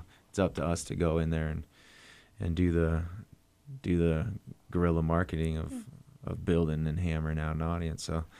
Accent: Lincoln, Nebraska, United States; now in Bellevue, United States; And I'm from Lincoln originally.

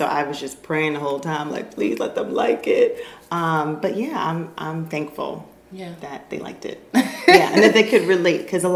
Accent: Baltimore, Maryland, United States; It's great to be here, my hometown, so feels great.

